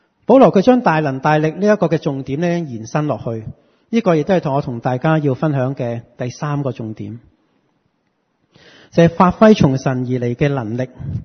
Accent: China; 这些价值观其实今天不经不觉都植根在这个我们中国人的传统里面。

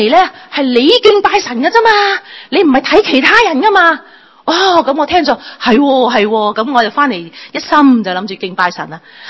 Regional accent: China; 咁呢个系我哋中国人咧，一种好独特嘅一种嘅民族性。我哋好感恩，因为我哋中国人

